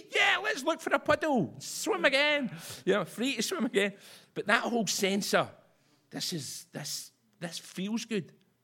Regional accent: Scotland, United Kingdom; now in England; England. I've lived in England longer than I've lived in Scotland. And as you can see, it's affected my accent, talking really posh.

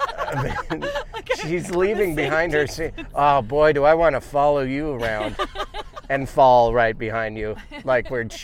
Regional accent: Montana, United States; I grew up in Montana.

